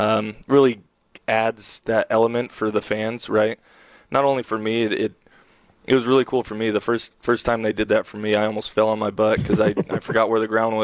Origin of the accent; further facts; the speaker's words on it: San Jose, California, United States; I'm from San Jose, so I kind of grew up an A's fan.